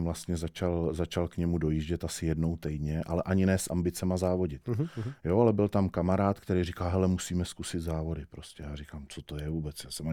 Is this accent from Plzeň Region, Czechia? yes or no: no; Svojanov, Pardubice Region, Czechia; já jsem ze Svojanova, jako dostal jsem se, až vlastně na Gimpl jsem se dostal do Poličky a jako ve Svojanově nic nebylo